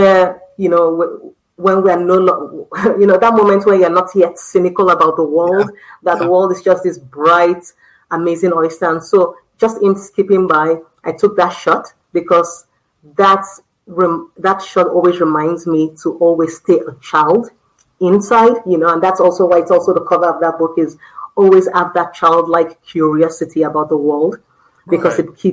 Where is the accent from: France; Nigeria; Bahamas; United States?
Nigeria; Lagos; So I love this photo one because, you know, it's from Nigeria. I grew up in Lagos, and these are women that you just call your aunties, you know.